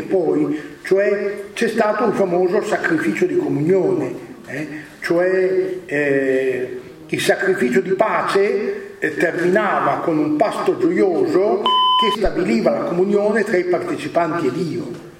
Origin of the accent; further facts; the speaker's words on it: Piedmont, Italy; come piemontese, scuta, che vuol dire non solo senti, ma vuol dire obbedisci.